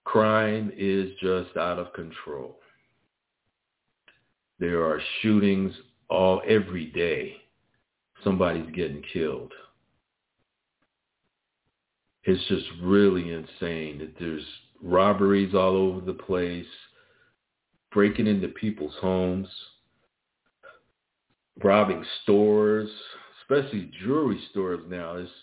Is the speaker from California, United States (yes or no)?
yes; Los Angeles, California, United States; Basically, I grew up in Los Angeles. It's nothing like what it used to be back in the 60s.